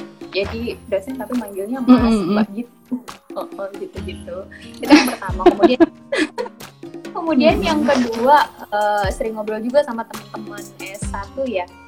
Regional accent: Kalimantan, Indonesia; aku juga kan orang Kalimantan. Kita ini sama ya, sama-sama perantauan yang jarang pulang.

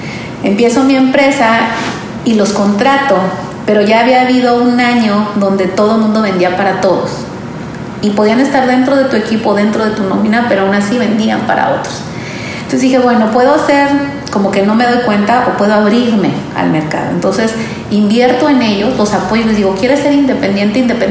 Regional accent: Monterrey, Nuevo León, Mexico; soy de Monterrey, originaria, estudié la carrera en mi tierra.

